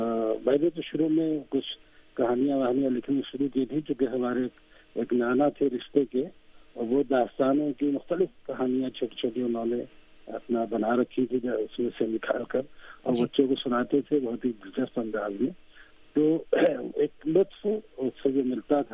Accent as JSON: {"language": "Urdu", "town": "Bashai", "region": "Uttar Pradesh", "country": "India", "tie": "born or raised there", "said": "وہ جو میرا وطن ہے قصبہ بشائی ضلع مراد آباد میں ہے, اب وہ ضلع کے دو حصے ہوئے تو ضلع امروہہ میں وہ ہے, اور وہ بہت مرخیز علاقہ ہے, وہاں شاعر ادیب اور نقاد خاصے پیدا ہوئے ہیں"}